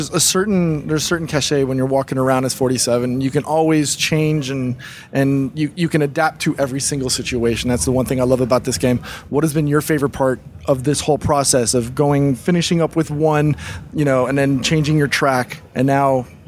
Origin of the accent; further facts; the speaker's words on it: Miami, Florida, United States; We're from Miami.